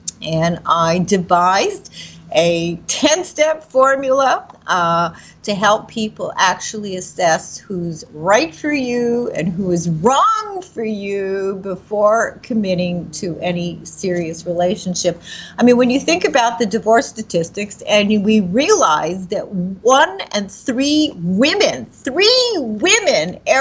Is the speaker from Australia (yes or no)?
no; Canada; also born or lived in Montreal; when I was living in Montreal, and of course you know that I am Canadian and I have dual citizenship